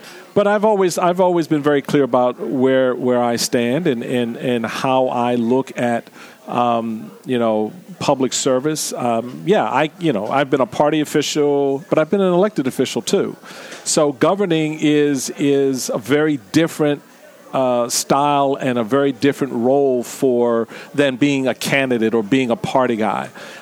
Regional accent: Washington, District of Columbia, United States; I grew up in Washington, D.C., I'm a native Washingtonian, outnumbered 10 to 1 growing up.

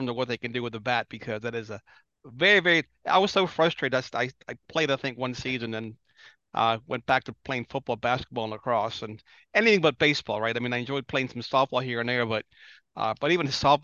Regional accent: Greece; now in United States; When I came over from Greece back in 73, I was really only familiar with soccer as a sport.

